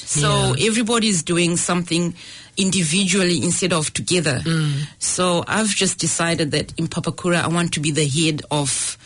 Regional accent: Zimbabwe; also born or lived in Christchurch; now in New Zealand; I'm from Zimbabwe.

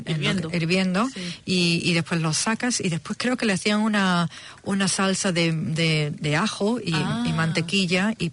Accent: Spain; y fíjate que soy española

